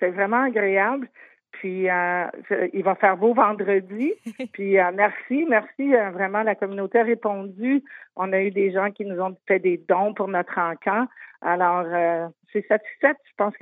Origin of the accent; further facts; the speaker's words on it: Quebec, Canada; Moi, je peux juste m'imaginer, je viens du Québec